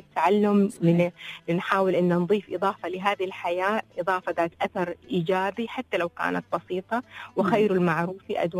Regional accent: United Arab Emirates; أنا كامرأة إماراتية مسلمة أم وعاملة

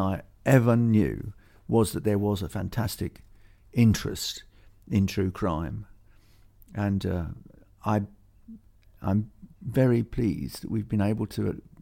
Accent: Greenock, Scotland, United Kingdom; born there; I was born on the Firth of Clyde, in Greenock, just down from Glasgow.

